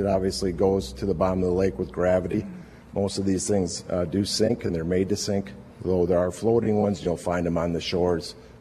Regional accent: Madison, Wisconsin, United States; so I'm from Madison originally.

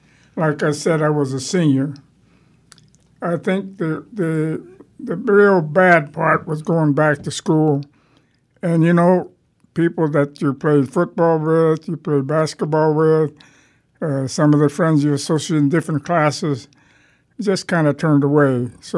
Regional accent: United States; I'm an American.

